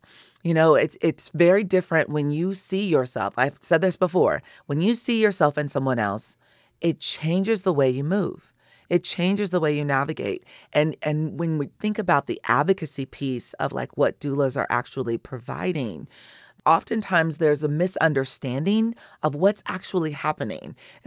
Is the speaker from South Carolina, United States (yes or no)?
no; California, United States; So I have three children and I'm from California. So I have a child in every state that I'm connected to. So I'm from California.